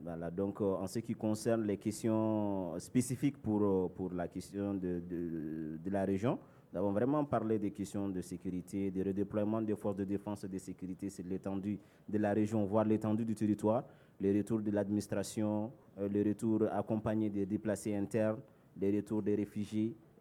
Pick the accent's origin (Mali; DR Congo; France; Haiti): Mali; Nous mourons aussi, nous sommes tous des Maliens.